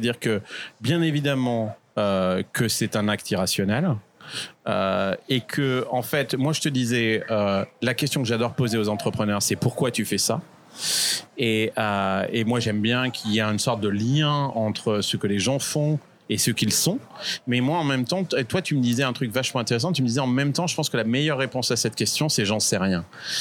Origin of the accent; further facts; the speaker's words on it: France; born there; moi, je suis né en France, mais mes parents sont d'origine espagnole.